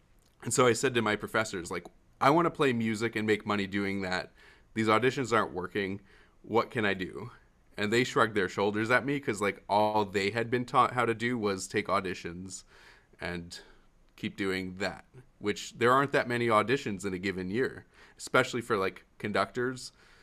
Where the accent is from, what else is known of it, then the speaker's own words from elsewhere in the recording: Milwaukee, Wisconsin, United States; Like my hometown in Milwaukee, most of the people who apply for the jobs in Milwaukee are from across the country or even out of the country.